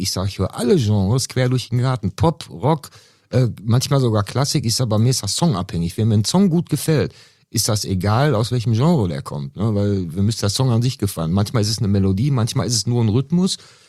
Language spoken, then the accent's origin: German; Germany; die wirklich denken, wir wären, was weiß ich, aus Südtimbuktu oder so, aber das stimmt gar nicht. Wir sind ja auch Deutsche halt.